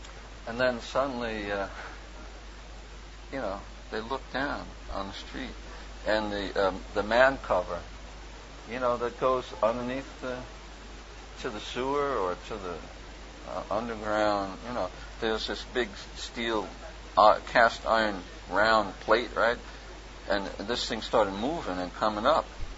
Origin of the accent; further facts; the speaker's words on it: New York, United States; because I'm from New York and, you know, work in Texas and people speak in such a way.